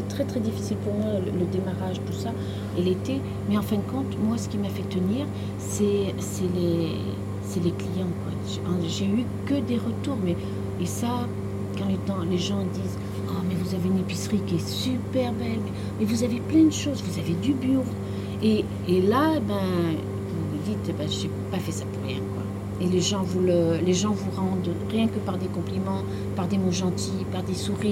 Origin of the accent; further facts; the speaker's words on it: Auvergne-Rhône-Alpes, France; Moi qui viens de l'extérieur, je venais à côté de Valence, c'est sûr que ça n'a rien à voir.